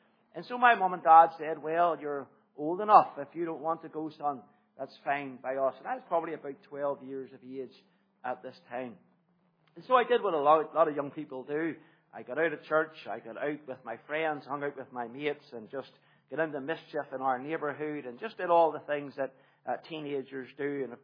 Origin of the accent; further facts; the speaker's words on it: Belfast, Northern Ireland, United Kingdom; I was a child of the Troubles. I was growing up in Belfast, North Belfast, which was deeply affected by the Troubles.